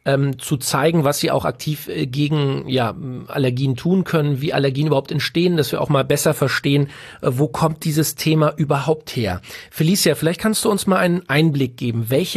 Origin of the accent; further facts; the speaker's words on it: Berlin, Germany; born there; Ich bin ein Junge aus der Großstadt, geboren in Berlin.